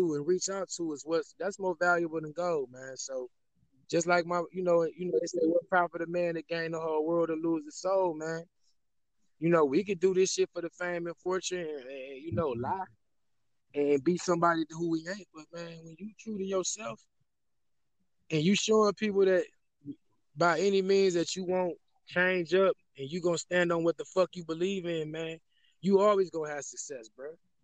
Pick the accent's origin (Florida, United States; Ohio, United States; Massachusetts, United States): Ohio, United States; Cleveland; I was from Cleveland … was popular